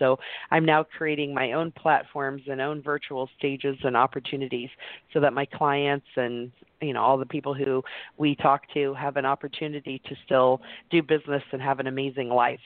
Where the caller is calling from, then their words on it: Wimberley, Texas, United States; Hi, I'm calling today from Wimberley, Texas, the middle of nowhere near Austin.